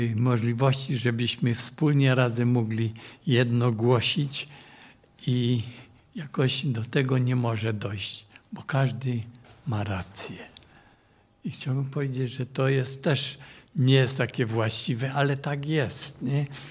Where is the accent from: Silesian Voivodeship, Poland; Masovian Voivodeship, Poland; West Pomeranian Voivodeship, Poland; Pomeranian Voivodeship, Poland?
Silesian Voivodeship, Poland; Cieszyn; Ja jestem z Cieszyna